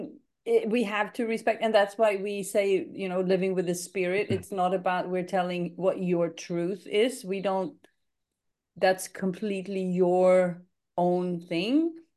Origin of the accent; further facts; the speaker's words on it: Sweden; I'm from Sweden. We're not allowed to say that.